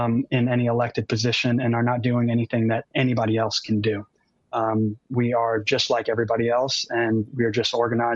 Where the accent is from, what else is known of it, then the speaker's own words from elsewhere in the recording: St. Bernard Parish, Louisiana, United States; I'm from the New Orleans area, and specifically St. Bernard Parish.